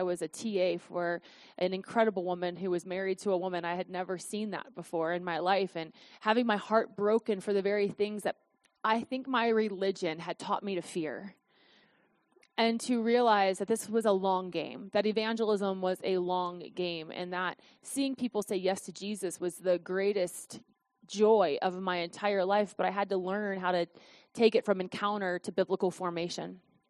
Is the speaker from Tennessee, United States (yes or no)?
no; Cincinnati, Ohio, United States; I was raised in the Church of God throughout my entire life in Cincinnati.